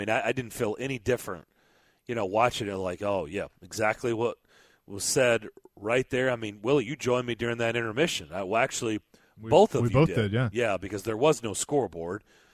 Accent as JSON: {"language": "English", "town": "Nashville", "region": "Tennessee", "country": "United States", "said": "because I said I was from Nashville"}